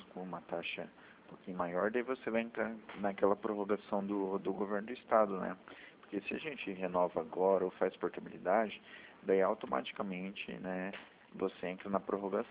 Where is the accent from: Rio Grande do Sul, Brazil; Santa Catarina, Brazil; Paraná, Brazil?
Paraná, Brazil; Maringá; Eu sou de Maringá